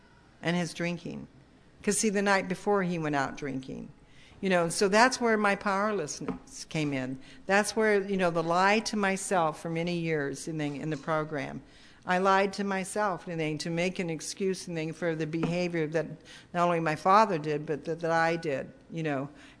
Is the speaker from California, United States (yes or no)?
no; Chicago, Illinois, United States; born there; I was born in Chicago. And my father was stationed at Des Plaines.